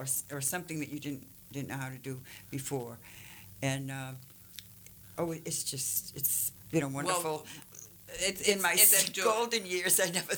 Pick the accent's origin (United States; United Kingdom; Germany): United States; Salem, Massachusetts; everything takes place in my hometown of Salem, Massachusetts, the witch city.